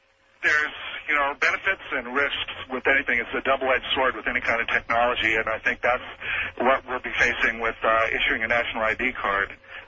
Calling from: Phoenix, Arizona, United States; Yes, good morning, Art. I'm calling from Phoenix, Arizona, KFYI.

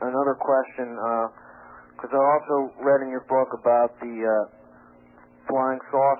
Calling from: Long Branch, New Jersey, United States; I'm from Long Branch, New Jersey.

